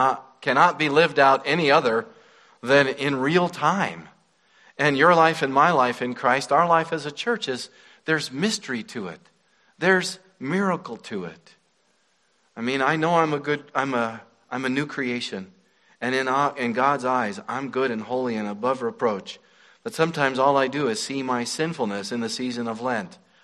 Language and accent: English; Jackson, Wyoming, United States; back in my hometown in Jackson, Wyoming.